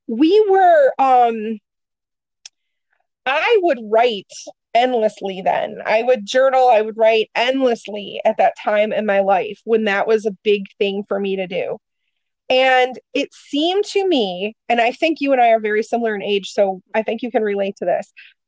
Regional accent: Detroit, Michigan, United States; And then here I am, born and raised in Detroit.

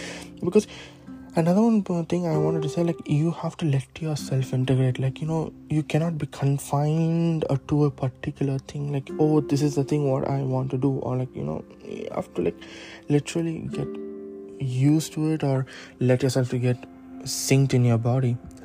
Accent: India; English is a second language; now in Scandinavia; born and brought up in India and moving to a different place to adapt to, and this is like not like Europe, this is Scandinavian countries

